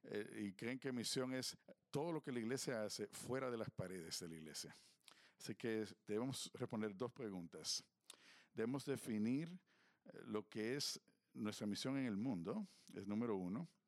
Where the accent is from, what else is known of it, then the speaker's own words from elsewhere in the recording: United States; Muchos de nosotros somos americanos y a veces tenemos un entendimiento ceremonial de lo que es la monarquía.